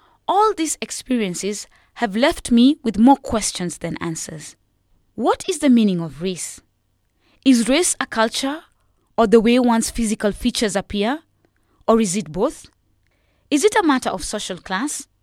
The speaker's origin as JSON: {"language": "English", "country": "Kenya", "tie": "born or raised there", "moved": "as an adult", "lives_now": "South Africa", "said": "I am an African woman. I was born and raised in the eastern part of the African continent. I am Kenyan. I am black, if you insist that that is the color of my skin, though I think I'm dark brown."}